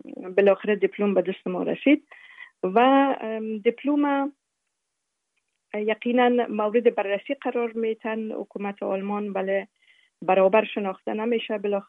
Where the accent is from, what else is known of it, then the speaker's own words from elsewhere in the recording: Afghanistan; also born or lived in Kabul; کودکی را و طفولیت خود در ولایات مختلف افغانستان گذشتاندیم. مکتب ابتدایی را در قریه بایان، ولایت اروزگان، زابل، میمنه و همچنان در کابل لیسه را